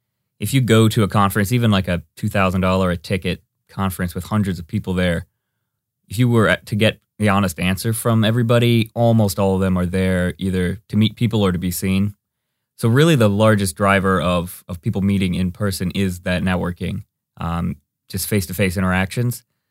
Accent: Midwest, United States; moved away as an adult; also born or lived in New York / Chicago; now in Los Angeles, United States; I guess probably the most relevant thing I can say is that I moved here from the Midwest to Los Angeles to go to college.

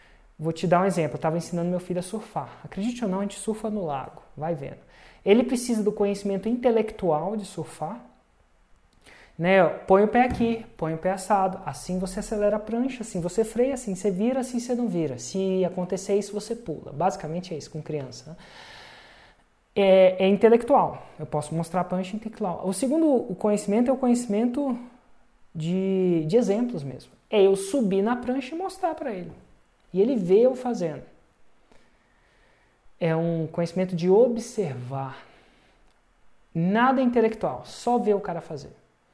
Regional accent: Brasília, Federal District, Brazil; Eu falo isso que eu sou de Brasília, né?

